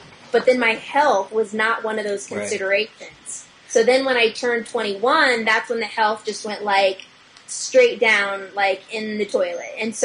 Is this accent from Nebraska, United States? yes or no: yes; Nebraska, United States; I lived in Nebraska, so I grew up in Nebraska, and I don't want to like throw any negativity towards Nebraska because, it's a great place. It's where I grew up.